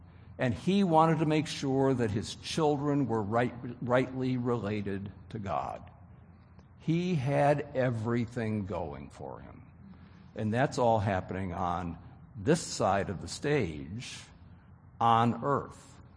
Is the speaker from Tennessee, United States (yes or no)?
no; Wheaton, Illinois, United States; a family that lived up near my hometown in Wheaton, Illinois